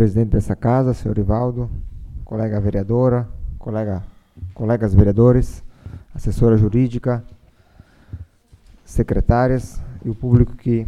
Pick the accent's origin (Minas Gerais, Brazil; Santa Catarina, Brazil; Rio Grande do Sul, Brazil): Rio Grande do Sul, Brazil; Santa Tereza; não só Santa Teresense, mas como gaúcho